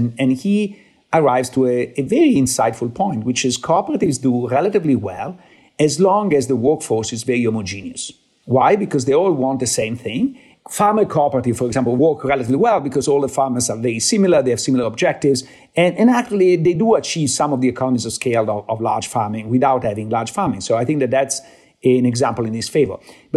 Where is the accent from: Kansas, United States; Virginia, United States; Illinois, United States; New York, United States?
Illinois, United States; Chicago; We are from Chicago after all. So we know the disaster of Sears.